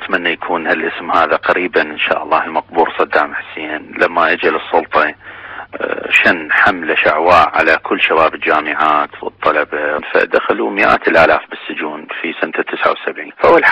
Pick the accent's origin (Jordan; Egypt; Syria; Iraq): Iraq; moved away as an adult; now in United Kingdom; أنا خرجت من العراق سنة 80 بعد ما دخلت السجن سنة 79، خرجت من السجن سنة 80 فانتقلت إلى بريطانيا كطالب سنة 81، درست التصميم.